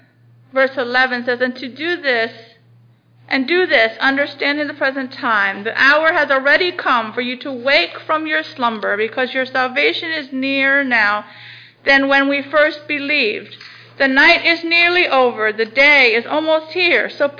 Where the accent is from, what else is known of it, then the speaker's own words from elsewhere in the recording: Indonesia; I remember growing up in Indonesia, everybody wanted to touch me because my skin was light.